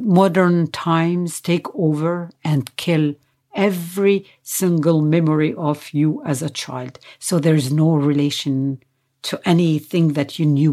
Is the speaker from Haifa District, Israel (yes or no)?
no; Nazareth, Northern District, Israel; born there; English is a second language; When I say that I was born in Nazareth